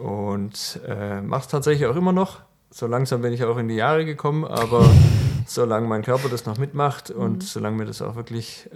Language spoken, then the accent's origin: German; Tübingen, Baden-Württemberg, Germany; born there; mein Vater kommt aus Holland. Ich bin in Deutschland geboren, in Tübingen, aber eben mit holländischem Namen.